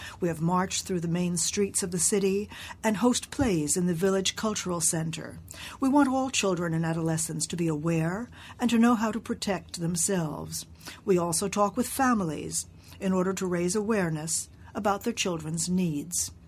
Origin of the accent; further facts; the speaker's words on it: Santa Cruz Cabrália, Bahia, Brazil; Good morning to all of you. I'm 15 years old and I'm Brazilian. I'm from the Coroa Vermelha Patasho village in Santa Cruz, Cabralia, state of Bahia.